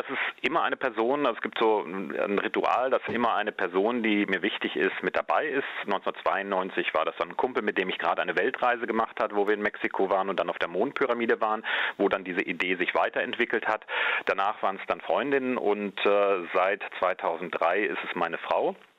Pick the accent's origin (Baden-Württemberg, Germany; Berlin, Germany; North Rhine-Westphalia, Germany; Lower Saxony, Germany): North Rhine-Westphalia, Germany; Münster; Und ich bin in Münster geboren, 1969. Münster ist mir immer noch sehr wichtig. Bin hier aufgewachsen, später auch nach Köln gegangen.